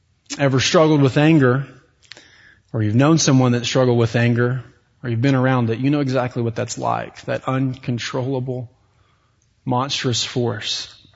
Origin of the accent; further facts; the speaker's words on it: Beaumont, Texas, United States; accent: Texas; I grew up in Southeast Texas, outside of Beaumont, Texas, and every time I go back to visit my family down there, I come back speaking a little more East Texan. I'll recognize I have a Texas accent anyway